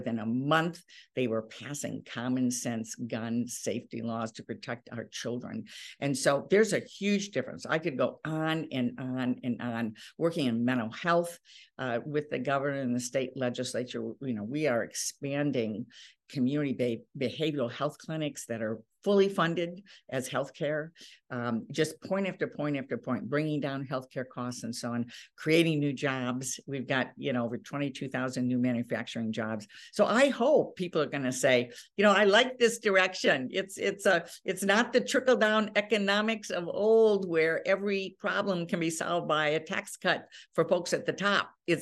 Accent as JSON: {"language": "English", "region": "Michigan", "country": "United States", "tie": "born or raised there", "said": "I'm born and raised in Michigan. And I'm definitely going to be here in Michigan."}